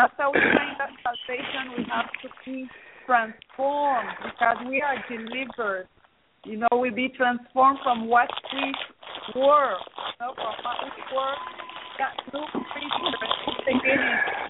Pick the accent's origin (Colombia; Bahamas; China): Colombia; now in Alabama, United States; I'm from Colombia, South America, a small island in the Caribbean, and married to my husband … We have two children. I'm living here in Alabama